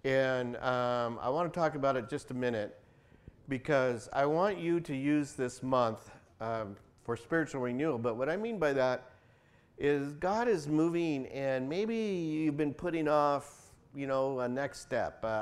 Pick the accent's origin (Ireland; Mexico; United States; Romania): Mexico; I'm from Mexico, so I can say that.